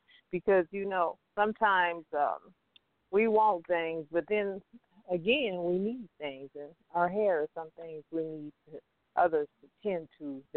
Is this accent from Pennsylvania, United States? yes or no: no; Compton, California, United States; I'm a homegirl. I'm from Compton